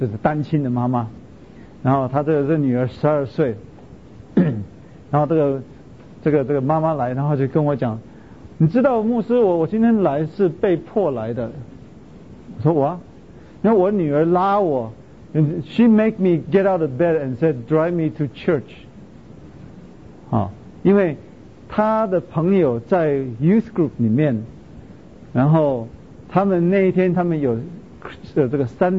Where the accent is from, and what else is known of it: China